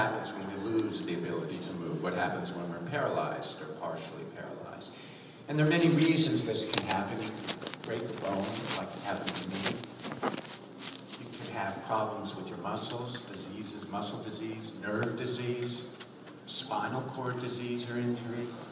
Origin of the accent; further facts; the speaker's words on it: San Francisco, California, United States; I grew up in San Francisco, and when I was 16, my parents took a trip to New York where I'd never been.